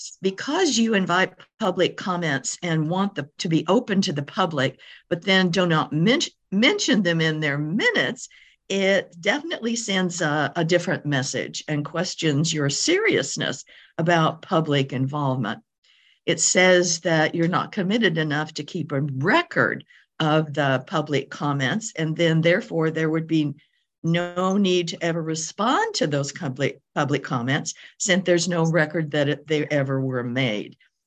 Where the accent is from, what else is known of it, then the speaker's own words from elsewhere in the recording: Edmonds, Washington, United States; from Edmonds, Washington.